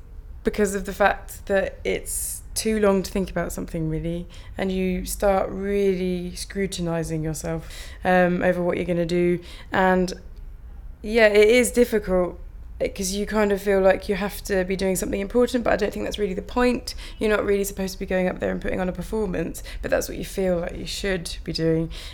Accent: Salisbury, South West England, United Kingdom; My date of birth is the 2nd of February 1985 and I'm originally from Salisbury in Wiltshire, so that's where I'm from.

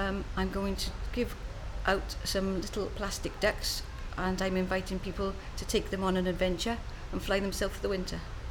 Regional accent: Newport, Wales, United Kingdom; I'm 52, and I come from Newport in Wales.

